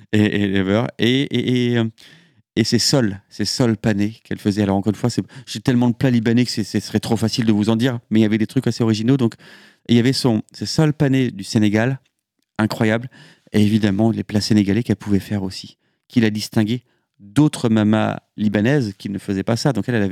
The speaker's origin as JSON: {"language": "French", "town": "Le Mans", "region": "Pays de la Loire", "country": "France", "tie": "born there", "said": "Donc je suis né au Mans, moi, il n'y a rien de très exotique, hein"}